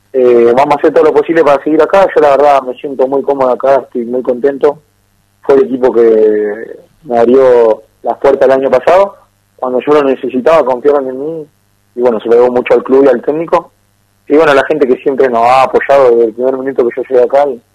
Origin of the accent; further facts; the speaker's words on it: Mar del Plata, Buenos Aires Province, Argentina; also born or lived in Rafaela; now in Tucumán, Argentina; yo venía de vivir 4 años en Buenos Aires, yo soy de Mar del Plata, viví un año, de 6 meses, viví 5 meses en Rafaela.